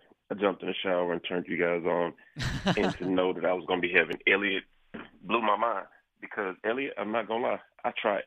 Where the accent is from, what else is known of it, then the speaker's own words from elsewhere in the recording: Arkansas, United States; I grew up in Arkansas, and I had to watch the Cowboys.